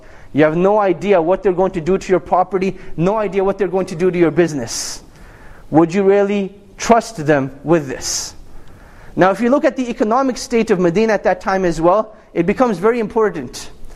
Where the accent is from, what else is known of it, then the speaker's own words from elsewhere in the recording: Canada; I mean, literally speaking, I came from Canada.